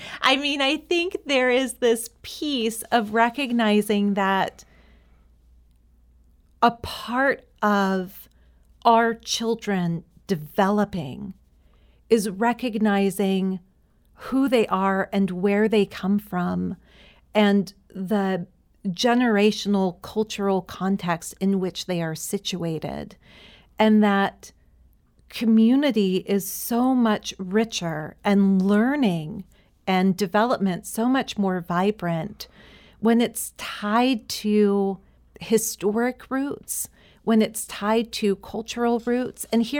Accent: Hawaii, United States; professionally connected as a Hawaiian woman, able to use the language that was most intimate and natural for me

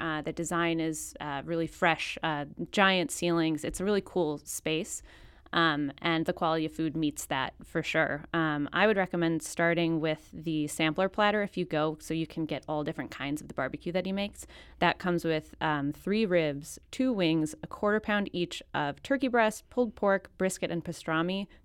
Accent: Chicago, Illinois, United States; I'm from Chicago, which I shouldn't say here.

